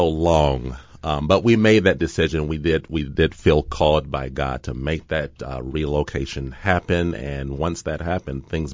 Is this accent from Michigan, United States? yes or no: yes; Ypsilanti, Michigan, United States; I grew up in a town called Ypsilanti, Michigan.